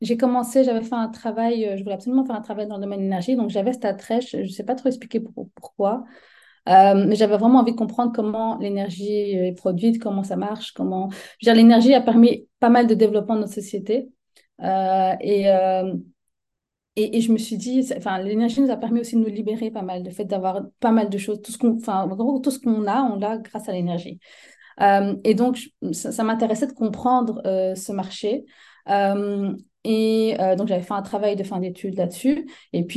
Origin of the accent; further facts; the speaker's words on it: Brussels, Brussels-Capital Region, Belgium; Alors moi, je suis une bruxelloise. Je vis en Belgique depuis toujours.